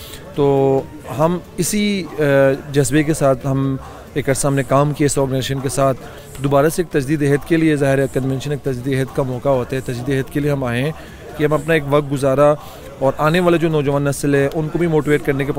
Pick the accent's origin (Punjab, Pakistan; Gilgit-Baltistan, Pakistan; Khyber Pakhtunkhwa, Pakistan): Gilgit-Baltistan, Pakistan; Skardu; basically میرا تعلق اسکردو سے ہے